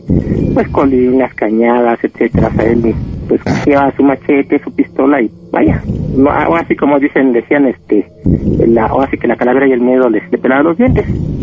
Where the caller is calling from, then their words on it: Nezahualcóyotl, State of Mexico, Mexico; Ya hablo aquí de Nezahualcóyotl, del Estado de México.